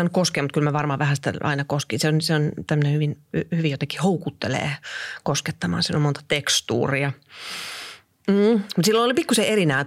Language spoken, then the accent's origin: Finnish; Karvia, Satakunta, Finland; born there; Mä oon syntynyt Karviassa vuonna 1974.